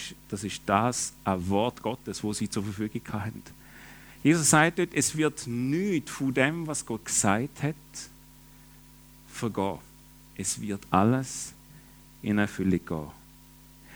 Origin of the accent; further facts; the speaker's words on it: Baden-Württemberg, Germany; Ich bin auch im Land ähnlich dem Bodensee aufgewachsen, im Land der Sparer und Häuslebauer.